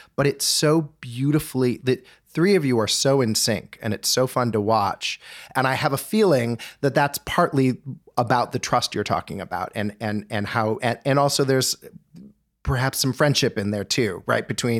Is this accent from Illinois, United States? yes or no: yes; Winnetka, Illinois, United States; I grew up in Winnetka.